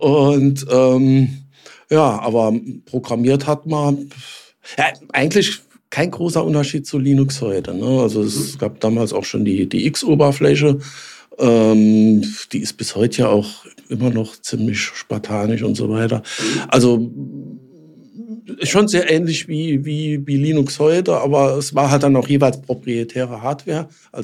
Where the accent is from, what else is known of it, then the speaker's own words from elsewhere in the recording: Saarbrücken, Saarland, Germany; Ich komme geboren in Saarland, Saarbrücke, dort auch Schule gemacht und alles.